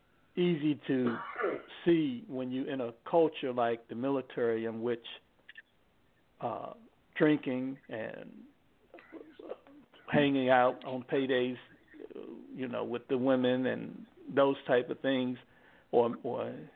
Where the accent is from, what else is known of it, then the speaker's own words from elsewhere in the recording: Gary, Indiana, United States; I'm from Gary, Indiana, which is my hometown.